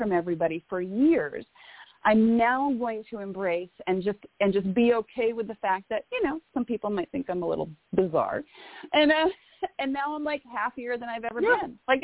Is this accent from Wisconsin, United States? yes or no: no; Massachusetts, United States; And, you know, I'm from Massachusetts. My mom lives in Plymouth.